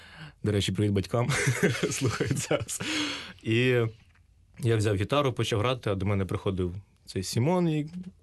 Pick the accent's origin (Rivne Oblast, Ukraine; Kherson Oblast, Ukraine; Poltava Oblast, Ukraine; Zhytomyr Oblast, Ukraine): Rivne Oblast, Ukraine; Varash; Ми самі з Рівненської області, місто Кузнецовськ